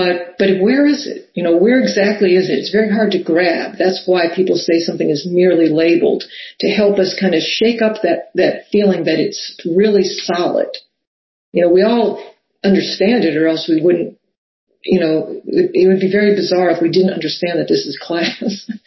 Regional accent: New Orleans, Louisiana, United States; I grew up in New Orleans, and that's really true in New Orleans.

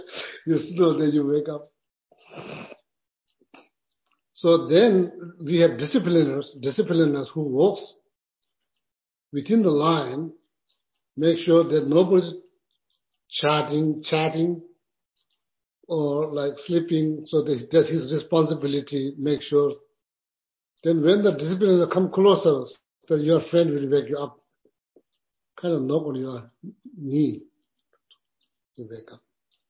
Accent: India; English is a second language; now in United States; So when I'm traveling from India to New York City first, then from New York City to came to Raleigh.

